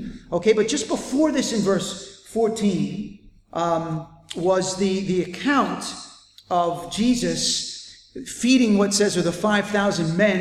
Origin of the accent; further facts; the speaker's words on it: United States; It's obvious to you, some of you know this, I come from America. Americans are big on bumper stickers.